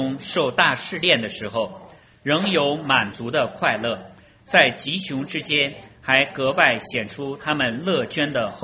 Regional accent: Beijing, China; 我是北京来的，我就是大陆来的啊

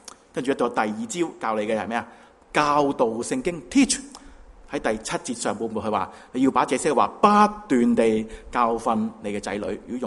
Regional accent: China; 心除咗泵血之外，我哋中国人都明白

